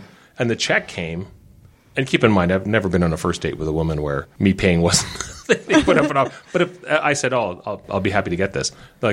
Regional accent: Saskatchewan, Canada; I'm not only Generation X. I grew up in Saskatchewan, which means I'm practically a boomer because Saskatchewan, everything's 20 years in the past.

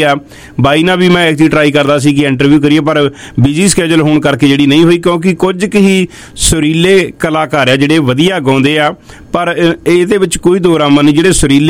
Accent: Punjab, India; moved away; ਮੈਂ ਵੀ ਪੰਜਾਬ ਤੋਂ ਆਇਆ

